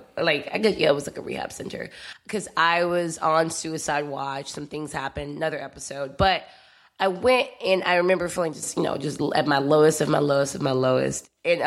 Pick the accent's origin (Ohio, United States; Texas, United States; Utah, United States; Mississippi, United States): Texas, United States; Houston; Like, I'm from Houston. And in Houston, it's like, sure, of course, all that same shit definitely occurs in Houston.